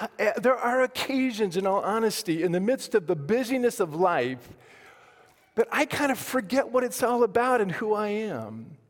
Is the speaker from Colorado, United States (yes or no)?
yes; Fort Collins, Colorado, United States; I'm 60 miles north in my hometown in Fort Collins, Colorado.